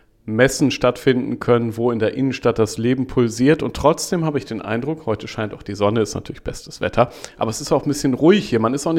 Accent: Eckernförde, Schleswig-Holstein, Germany; ich komme aus Eckernförde, sind wir fast als Nachbarn

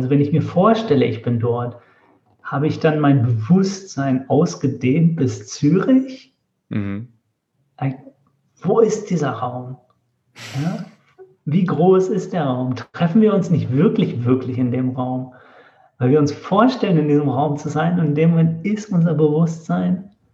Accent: Northern Germany, Germany; und wir waren es als Norddeutsche, ich habe mich gar nicht getraut, was zu sagen oder so.

